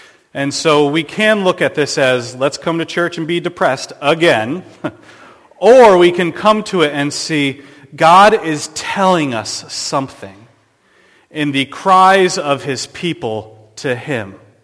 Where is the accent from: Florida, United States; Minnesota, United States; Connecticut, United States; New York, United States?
Connecticut, United States; I was able to be Bible teacher at a camp I grew up in Connecticut, and this is the place where I put my faith in Christ.